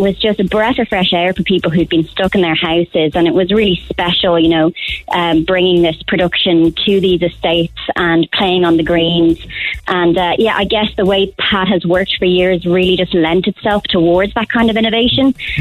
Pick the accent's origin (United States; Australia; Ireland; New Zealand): Ireland; Cork, Munster; accent: D4; Despite my D4 accent, I was born in Cork and lived here when I was younger.